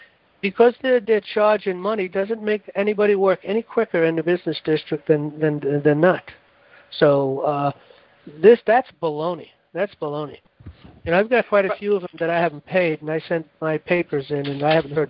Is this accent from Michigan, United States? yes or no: no; New York City, New York, United States; But generally speaking, I come from New York City, and New York City people, regardless of what you might hear, are very courteous people.